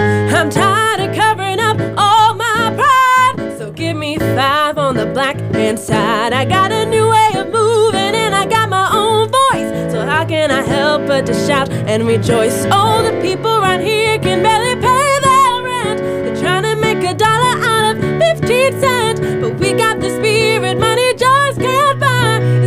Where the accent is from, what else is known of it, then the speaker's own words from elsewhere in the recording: Durham, North Carolina, United States; All right, well … I'm from Durham. I go to Jordan High School. I'm 16 years old, and this is my first time ever doing a summer program.